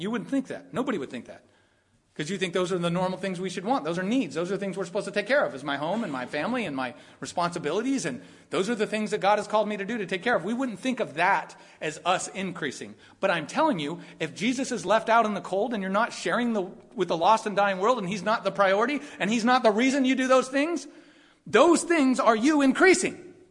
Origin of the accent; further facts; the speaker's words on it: Modesto, California, United States; born there; I know where I was born. I was born in Modesto City Hospital.